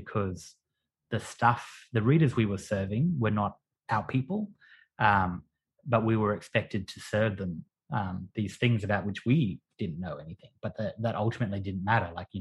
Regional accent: Queensland, Australia; I'm from Queensland, it takes a while.

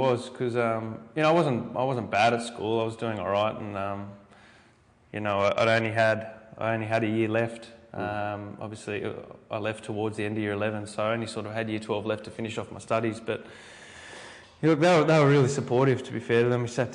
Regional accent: East Ryde, New South Wales, Australia; I grew up, we're in North Ryde now. I grew up in East Ryde and spent a lot of, spent my whole childhood in this area.

